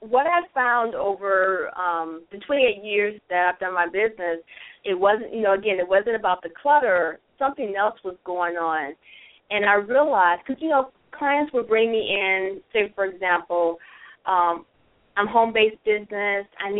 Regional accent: Chicago, Illinois, United States; now in Gulf Coast, United States; No, I was born and raised in Chicago. Love Chicago. But no, I'm actually on the Gulf Coast.

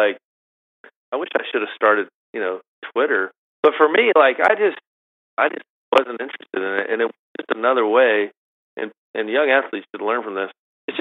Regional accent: Augusta, Georgia, United States; Growing up in Augusta is like almost like being born in Scotland.

